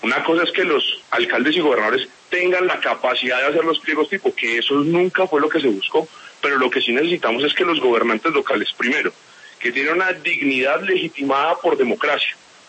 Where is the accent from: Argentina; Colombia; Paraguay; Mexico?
Colombia; Manizales, Caldas; los que somos de región, yo soy de Manizales